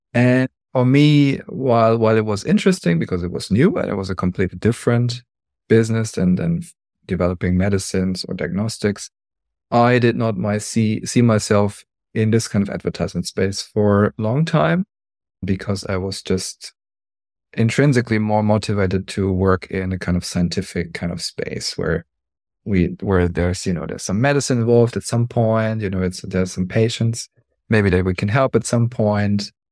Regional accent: Munich, Bavaria, Germany; now in Switzerland; I'm originally from the Munich area, then have been living in Switzerland for 15 years. And maybe by the time you hear this recording, maybe I'm already living in Taipei, Taiwan.

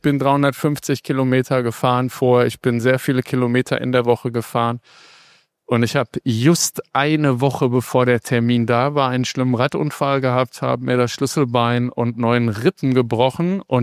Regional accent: Dortmund, North Rhine-Westphalia, Germany; Ich komme aus Dortmund

